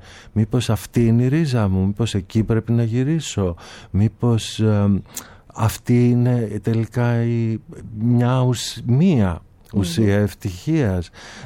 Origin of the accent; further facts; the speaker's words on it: Thessaloniki, Central Macedonia, Greece; also born or lived in Athens; Εγώ κατάγαμε πίσω από μια εργατική οικογένεια, mm-hmm. αλλά εκεί της Θεσσαλονίκης. Μεγάλωσα δηλαδή στις δυτικές συνοικίες της Θεσσαλονίκης. Κατέβηκα για σπουδές και τα λοιπά στην Αθήνα.